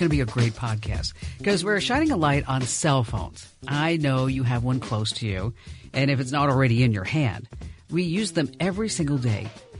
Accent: New Jersey, United States; Well, yeah, I was from New Jersey, driving to the beach and then putting the car back in the garage

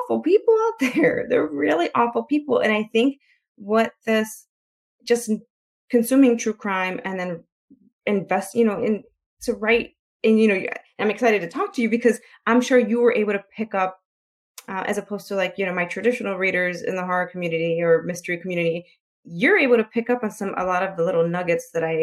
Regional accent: Chicago, Illinois, United States; and of course I'm from Chicago, so I live in a city.

